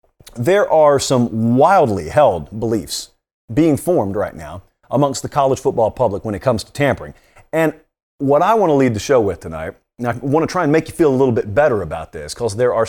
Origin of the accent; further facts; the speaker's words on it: Georgia, United States; because I grew up in Georgia.